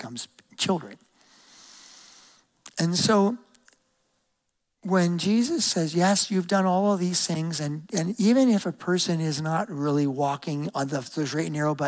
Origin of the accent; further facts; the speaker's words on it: Ohio, United States; I grew up in Ohio, and I'm an Ohio State fan